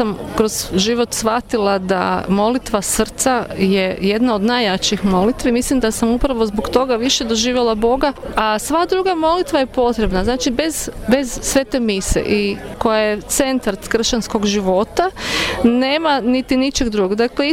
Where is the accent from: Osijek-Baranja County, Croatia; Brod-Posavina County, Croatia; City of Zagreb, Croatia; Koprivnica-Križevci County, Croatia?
City of Zagreb, Croatia; Zagreb; dolazim iz Zagreba